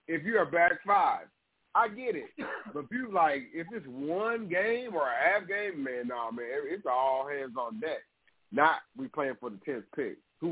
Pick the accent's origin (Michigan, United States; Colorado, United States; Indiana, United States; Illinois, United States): Indiana, United States; He went to Indiana. I didn't go to Indiana. I'm from Indiana.